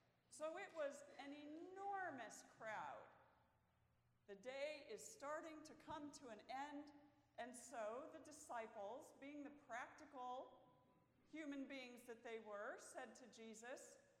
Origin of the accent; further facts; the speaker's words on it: Michigan, United States; Now, you should also know that I was living in Michigan at that time. I grew up in Michigan.